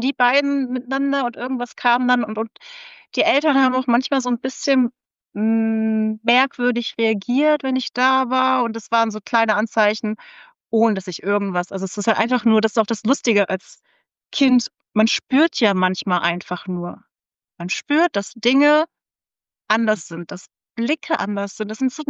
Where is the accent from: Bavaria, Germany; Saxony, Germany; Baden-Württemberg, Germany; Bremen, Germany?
Bremen, Germany; now in Berlin, Germany; Also, ich bin ja in Bremen groß geworden